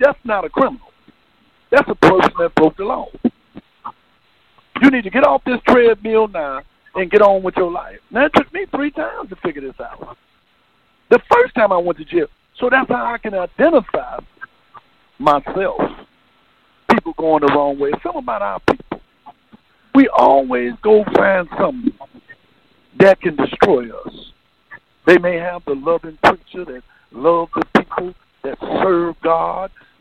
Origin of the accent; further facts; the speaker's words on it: Chicago, Illinois, United States; I'm from Chicago. I live right here in the city, in the belly of the beast.